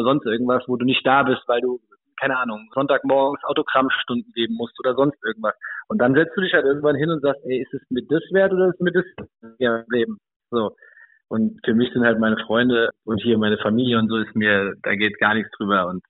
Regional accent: Wiesbaden, Hesse, Germany; Ich bin Hesse, richtig. Ich komme aus Wiesbaden und wenn man hier in Wiesbaden ist, im Hesseland, dann spricht man auch notgedrungen Hessisch.

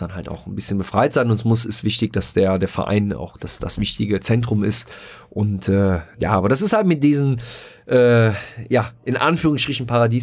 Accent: Mönchengladbach, North Rhine-Westphalia, Germany; born there; ich bin als gebürtiger Gladbacher Rheinländer, glaube ich, der unkompliziertste Typ überhaupt

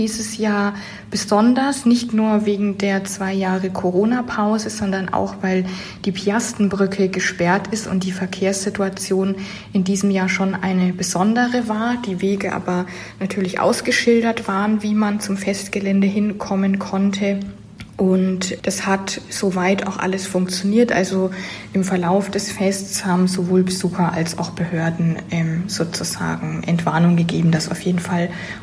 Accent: Nuremberg, Bavaria, Germany; Ich komme ursprünglich aus Nürnberg

